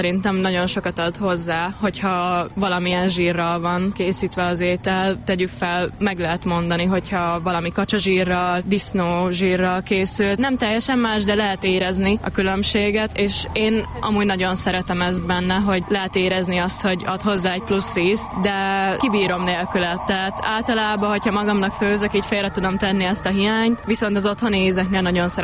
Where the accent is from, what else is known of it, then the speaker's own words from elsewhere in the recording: Great Hungarian Plain, Hungary; alföldiek vagyunk, és hogy ez már inkább ilyen megszokott nálunk